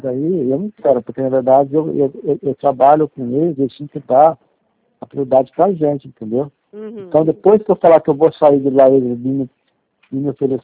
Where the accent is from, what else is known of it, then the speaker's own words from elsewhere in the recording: Dourados, Mato Grosso do Sul, Brazil; É que eu sou aqui de Dourados.